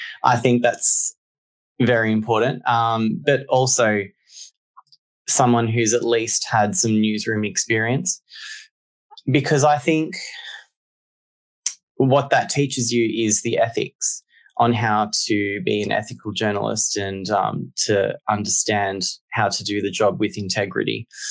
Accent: Australia; I'll give you a recent example, if I can, in my home country. Just a few days ago, there was a man who stabbed 6 people to death at a large shopping center in Sydney.

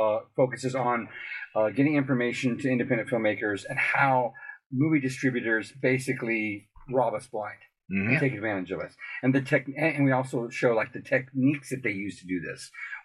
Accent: Texas, United States; I grew up in Texas on a 55-acre goat farm.

